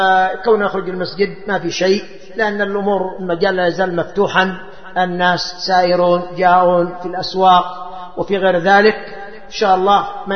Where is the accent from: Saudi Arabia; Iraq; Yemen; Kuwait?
Yemen; كما هو عندنا في اليمن أن الأمر خفيف